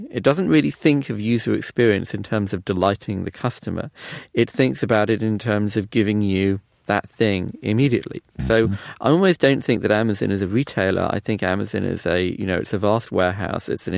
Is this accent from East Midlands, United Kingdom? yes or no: no; London, United Kingdom; growing up in London